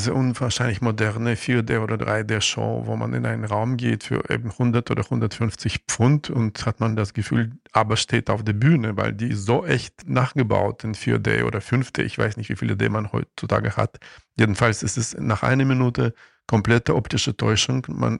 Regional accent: Saint Petersburg, Russia; German is a second language; ich komme aus St. Petersburg, eine Stadt mit einem schlechten Wetter und einer großen schriftstellerischen Tradition.

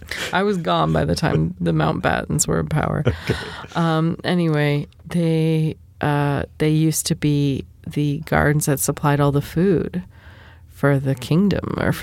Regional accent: United States; I understand it. I don't use it. I'm also American.

